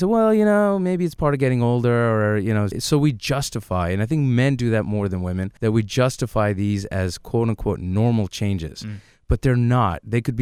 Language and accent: English; New York, United States; I am a local product. I grew up in Rockland County. I went to school at New Paltz in Ulster County